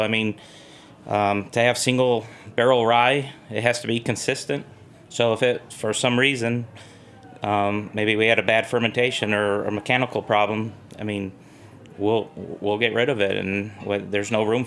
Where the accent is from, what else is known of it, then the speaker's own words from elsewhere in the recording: Indiana, United States; now in Louisville, United States; I'm from Northern Indiana. I had a friend that had moved down to Louisville